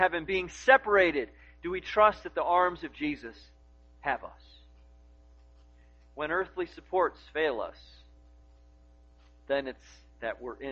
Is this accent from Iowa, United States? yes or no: no; Chicago, Illinois, United States; now in Wichita, United States; It's a privilege to be in Wichita, Kansas. I was raised in the Chicago area. And when I first came to Kansas, after I got through the initial shock of seeing almost nobody compared to Chicago, I wanted to get right back to Chicago.